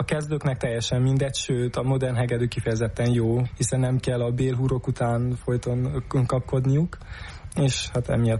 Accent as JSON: {"language": "Hungarian", "town": "Miercurea Ciuc", "region": "Harghita", "country": "Romania", "tie": "born or raised there", "said": "Én Csíkszeredában születtem, és itt is kezdtem el zenét tanulni"}